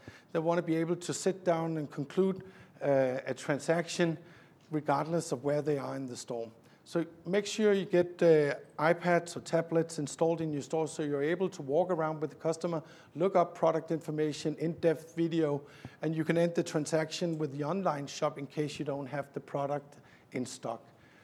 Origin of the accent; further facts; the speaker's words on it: Roskilde, Zealand, Denmark; a very small store in my hometown in Roskilde